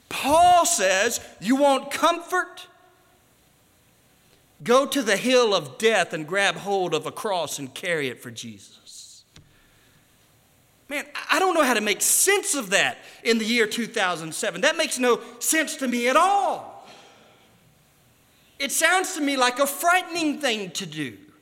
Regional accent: United States; So as an American, I really love verses 3 and 4

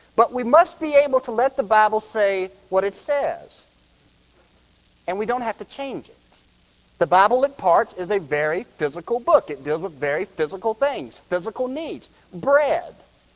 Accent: United States; I am an American who earns a paycheck.

